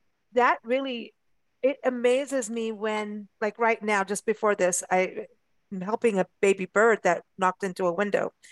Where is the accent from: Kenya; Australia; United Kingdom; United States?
Kenya; also born or lived in South Africa; growing up in Kenya and South Africa.